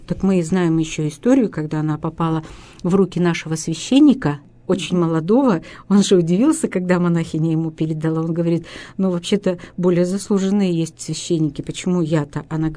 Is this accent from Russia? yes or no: yes; Yekaterinburg, Sverdlovsk Oblast, Russia; Это моя гостья из Москвы, а я из Екатеринбурга.